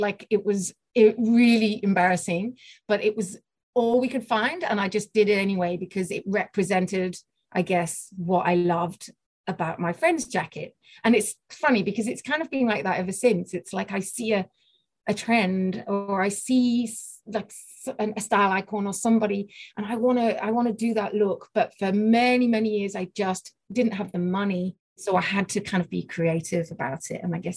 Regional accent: Sheffield, Yorkshire and the Humber, United Kingdom; accent: English; As you can tell by my accent, I'm English. I grew up in a city called Sheffield in the north of England, and we didn't have a whole lot of money.

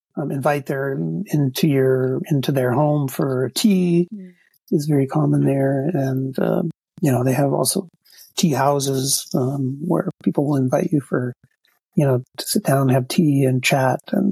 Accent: United States; oh, where are you from, oh, I'm from U.S.

